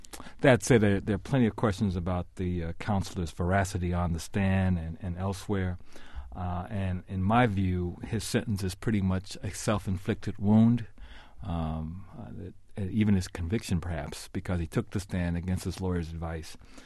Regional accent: Denver, Colorado, United States; I know in my hometown of Denver, where I grew up, it's been tried and it's worked pretty well.

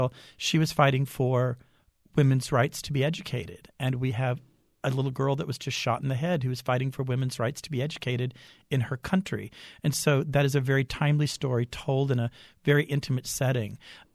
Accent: Luling, Texas, United States; You know, I was from Luling, Texas. I never saw an opera till I was in one.

